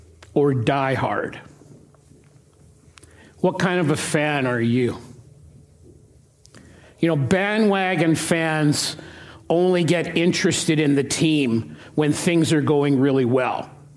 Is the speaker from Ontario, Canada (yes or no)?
no; Regina, Saskatchewan, Canada; I used to go to the games beginning when I was 5 years old, growing up in Regina.